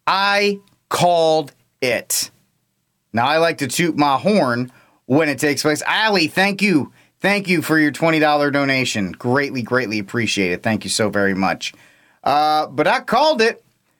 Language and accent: English; Northeast, United States; I grew up in the Northeast addicted to Dunkin' Donuts.